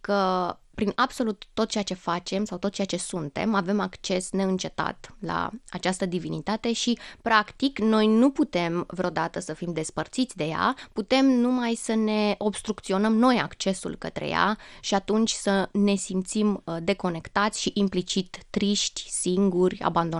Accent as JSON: {"language": "Romanian", "town": "Slobozia", "region": "Ialomița County", "country": "Romania", "said": "Silezia, Ialomița, de unde sunt eu"}